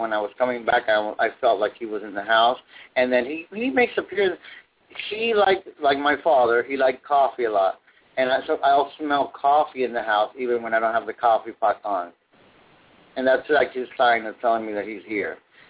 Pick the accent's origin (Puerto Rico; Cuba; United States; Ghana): Cuba; Oh, I'm Cuban. I was born in Cuba.